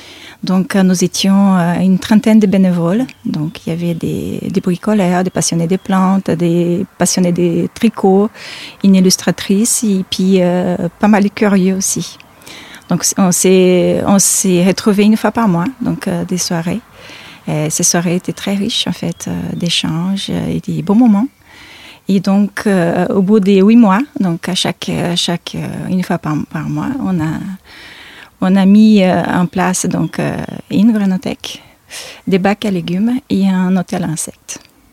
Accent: Brazil; Et j'ai continué dans l'exotisme, je suis brésilienne.

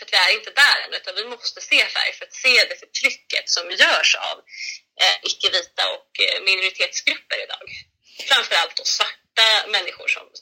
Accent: Sweden; Men alltså, jag är från Sverige. Jag är född här i Sverige. Jag är från Sverige.

